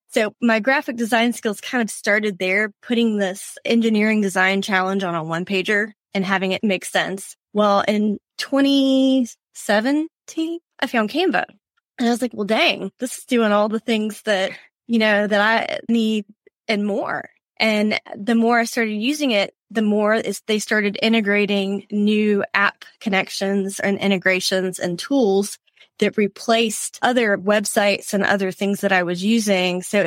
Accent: Savannah, Georgia, United States; now in Louisville, United States; So I'm from Savannah, Georgia. I live in Louisville, Kentucky right now.

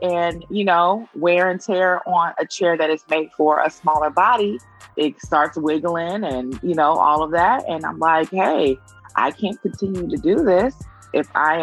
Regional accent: Vallejo, California, United States; I grew up in pretty much in Vallejo, California.

